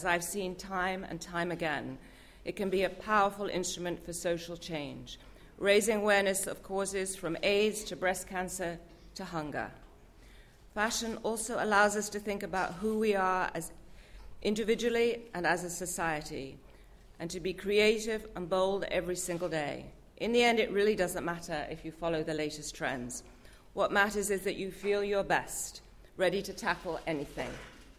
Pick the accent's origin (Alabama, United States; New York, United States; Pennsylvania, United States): New York, United States; I was the woman from New York in the funny clothes who kept insisting that fashion mattered.